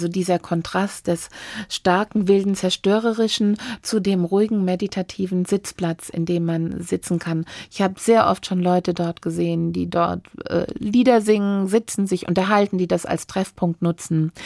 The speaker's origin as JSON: {"language": "German", "region": "Hesse", "country": "Germany", "tie": "born or raised there", "said": "Ich bin wirklich auf dem Land groß geworden, hier in der Nähe von Frankfurt, und habe den Wald, die Natur, die Wiesen, unseren großen Garten, der 4000 Quadratmeter hatte, immer als mein Reich empfunden."}